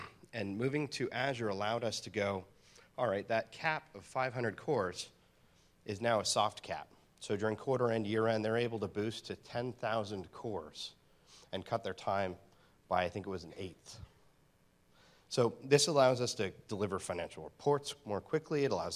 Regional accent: Canada; because, well, I'm Canadian, and that matters too.

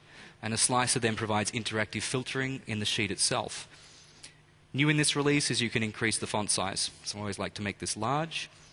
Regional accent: Melbourne, Victoria, Australia; And I'm from Melbourne, so let me focus in on here.

